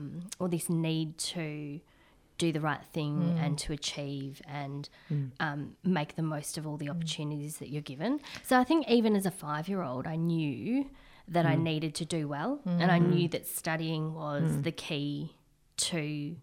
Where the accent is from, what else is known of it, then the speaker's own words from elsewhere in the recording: Australia; people will say, where are you from? And I'll say, from Australia. I'm Australian.